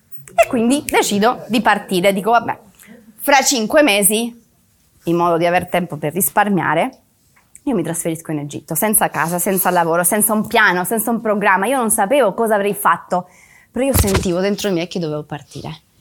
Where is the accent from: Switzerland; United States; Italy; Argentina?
Argentina; Córdoba; Italian is a second language; moved away as an adult; sono andata fino a Buenos Aires, io sono di Cordova, ho preso un autobus di 9 ore